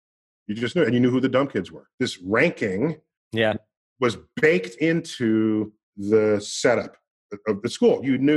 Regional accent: New York City, New York, United States; and I think I was struck by it because I grew up in New York City.

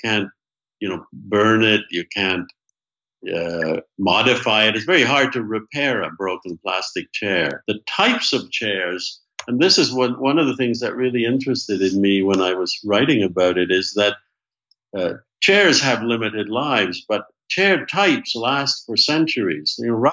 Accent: Canada; moved away as an adult; also born or lived in Scotland / England; now in United States; And so I was born in Scotland. I was raised in England. My parents then emigrated to Canada, and I really grew up and went to school and lived a large part of my life in Canada and then emigrated to the United States.

